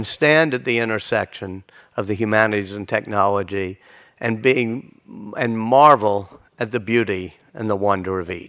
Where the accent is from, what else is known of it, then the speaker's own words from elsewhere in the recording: Louisiana, United States; Even if you look at technology, whether you like it or not, I'm from Louisiana, I kind of like it